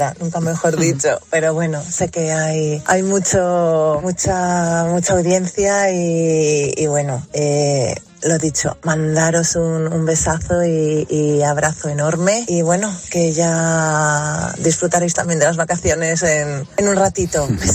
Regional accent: Asturias, Spain; now in Madrid, Spain; me hace mucha ilusión porque soy asturiana y bueno, pues la tierra tira mucho y aquí en Madrid pues se pasa mal

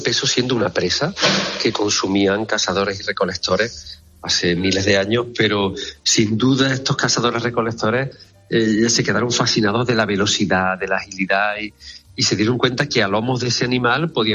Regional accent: Bujalance, Andalusia, Spain; cuando yo estudiaba las avutardas en mi pueblo, en Bujalance

